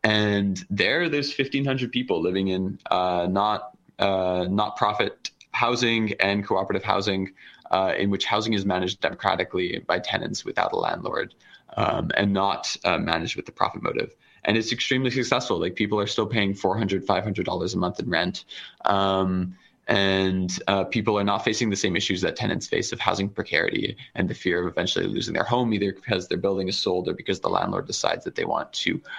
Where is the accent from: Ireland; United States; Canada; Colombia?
Canada; Montreal, Quebec; I grew up in Montreal, and I also remember when rents weren't as high as they currently are.